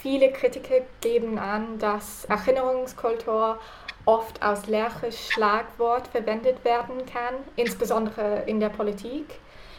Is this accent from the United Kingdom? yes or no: yes; United Kingdom; German is a second language; Ich komme aus Großbritannien.